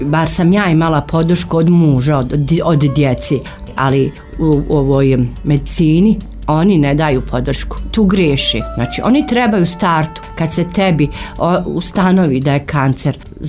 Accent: Zenica, Federation of Bosnia and Herzegovina, Bosnia & Herzegovina; Ja sam odavde iz Zenice, znači završila sam i osnovnu školu i srednju ovdje u Zenici, ovdje se udala, osnovala porodicu

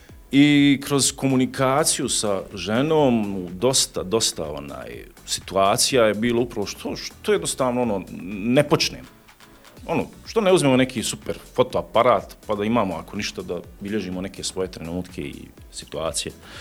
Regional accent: Zenica, Federation of Bosnia and Herzegovina, Bosnia & Herzegovina; ja sam rođeni Zeničanin i sve što mi je srcu blisko u Zenici je.

